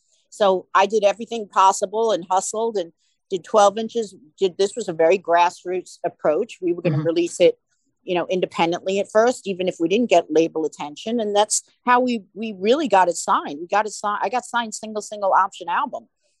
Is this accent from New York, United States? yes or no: yes; New York, United States; Well, we're from New York.